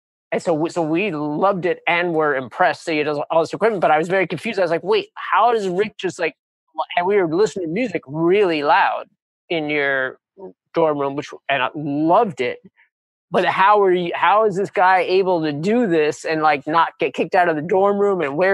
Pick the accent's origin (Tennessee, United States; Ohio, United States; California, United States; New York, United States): New York, United States; New York City; growing up in New York City